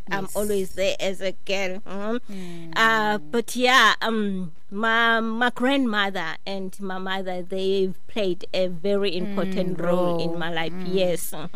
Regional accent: Eastern Cape, South Africa; Growing up in the Eastern Cape back then, you know, in the rural areas, there was nothing, you know.

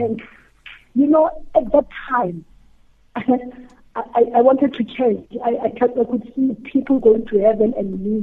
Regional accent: Matimpore, South Africa; also born or lived in Johannesburg; I was born in Johannesburg somewhere, Kodikishin. My mother said at Rosebank. I don't know if there was a hospital by then. And I was raised by my mother's granny, Ko Marapiani, in the place called Matimpore.

